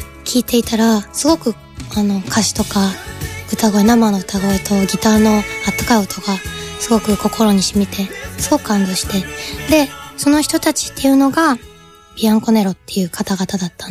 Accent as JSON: {"language": "Japanese", "region": "Fukuoka", "country": "Japan", "tie": "born or raised there", "lives_now": "Tokyo, Japan", "said": "福岡のことを思って書いてる曲、東京に出てきて書いてる曲って聞いたんですけど"}